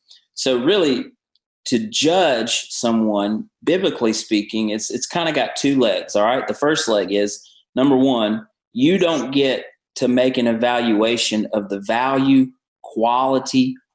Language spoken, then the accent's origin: English; the South, United States; accent: Southern; I grew up in the South. You can hear it in my accent. You can hear it the way I talk. I'm a Southern boy.